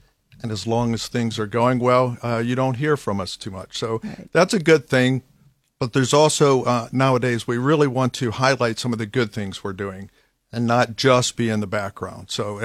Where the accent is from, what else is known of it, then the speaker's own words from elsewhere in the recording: Canton, Ohio, United States; Yeah, born and raised in Canton, son of a school teacher, Canton City school teacher.